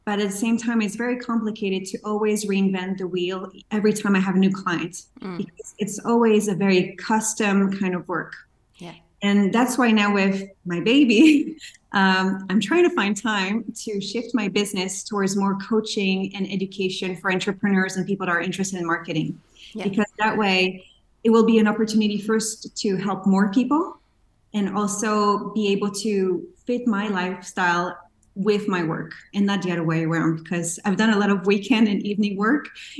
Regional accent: Geneva, Switzerland; moved away as an adult; also born or lived in Montreal, Canada / Seoul, South Korea / Singapore; I'm originally from Switzerland, from Geneva. That's where I grew up. But life took me abroad, and I had the opportunity to study in Montreal doing a Bachelor of Commerce.

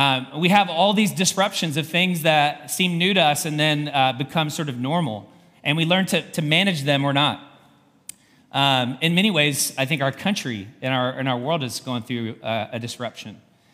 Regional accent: the South, United States; now in Indianapolis, United States; I grew up in the South and pretty much made a promise with God that I would never go north of the Ohio River.

